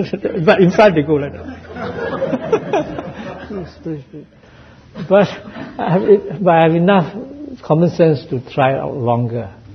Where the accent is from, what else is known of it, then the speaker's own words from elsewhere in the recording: Malaysia; So I was brought up in the Malaysia, British education.